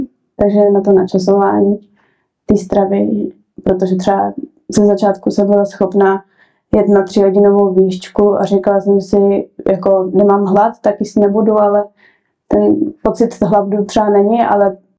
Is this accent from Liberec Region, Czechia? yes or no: yes; Česká Lípa, Liberec Region, Czechia; my, co jsme z Lípy, protože ona, jako, je to krásné město, ale zároveň je hrozně maličkatý.